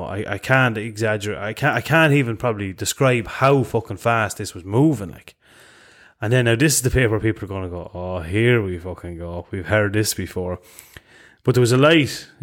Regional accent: Enfield, Leinster, Ireland; I'm the Dublin side of Enfield.

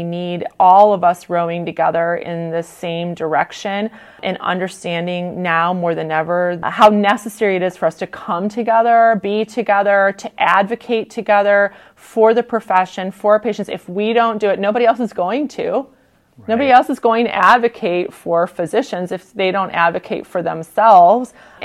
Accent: United States; born there; United States and build their family here. I was born a short 6 months after they got here. So now I'm not Hawaiian, but I love your state.

